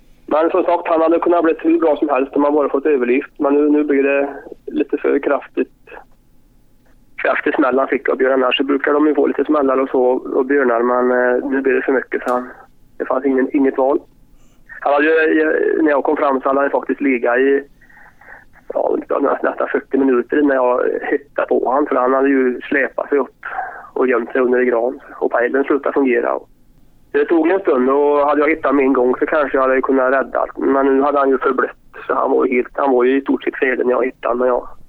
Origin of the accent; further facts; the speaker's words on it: Västra Götaland County, Sweden; Men jag har fått lite spelningar som jag ska ställa upp på hemma i Dalsland